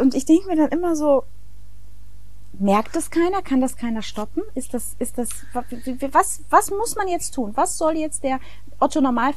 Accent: Germany

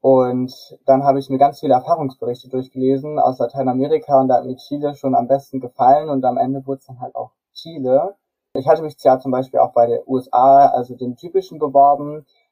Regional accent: Germany; Ich bin 18 Jahre alt. Ich komme ja hier auch aus Deutschland. Ich lebe in einem kleinen Dorf hier in Horneburg. Das ist in der Nähe von Buxtehude oder eher gesagt Hamburg

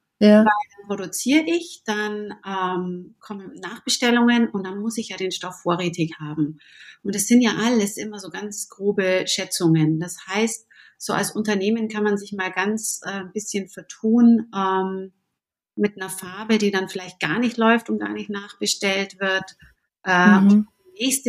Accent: Augsburg, Bavaria, Germany; Ich bin aus Augsburg, einer alten Textilstadt

